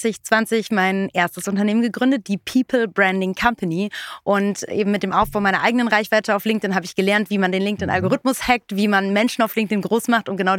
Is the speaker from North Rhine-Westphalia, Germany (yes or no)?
yes; North Rhine-Westphalia, Germany; Ja, zur Schule gegangen in NRW.